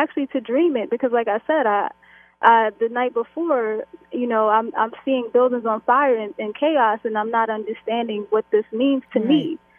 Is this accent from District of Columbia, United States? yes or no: no; Brooklyn, New York, United States; I actually lived in New York like yourself during the time. I'm actually from Brooklyn.